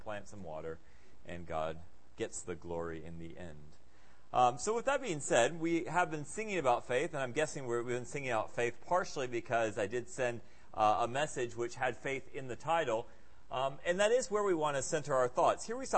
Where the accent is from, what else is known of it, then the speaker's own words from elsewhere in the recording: Senegal; back when I was at MK growing up in Senegal